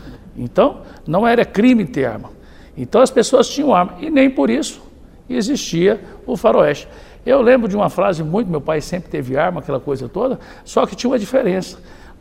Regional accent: Goiás, Brazil; A mesma coisa aconteceu lá no meu estado de Goiás, na cidade de Caldas Novas

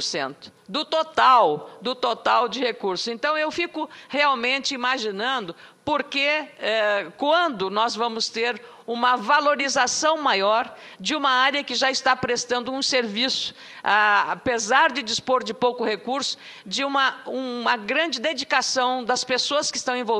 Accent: Rio Grande do Sul, Brazil; como gaúcha.

